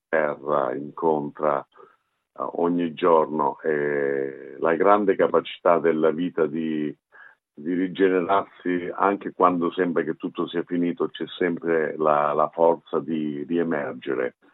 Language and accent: Italian; Caulonia, Calabria, Italy; Quindi Caolonia è il mio paese, qui nella provincia di Reggio Calabria.